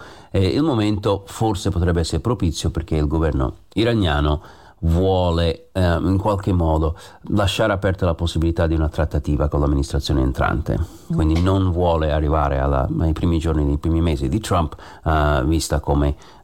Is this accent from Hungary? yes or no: no; United States; Italian is a second language; lo dico da americano che sta qui a parlare in italiano alla radio in Italia.